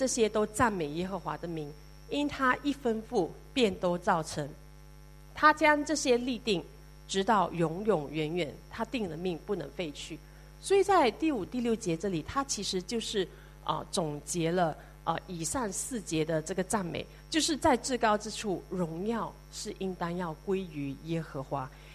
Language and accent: Chinese; Sarawak, Malaysia; 有机会三年多没有回家，我回到就是马来西亚砂劳越。那在因为刚好是十二月头，就是很多开始了一些的因为那边有很多教会，我的家乡有很多教会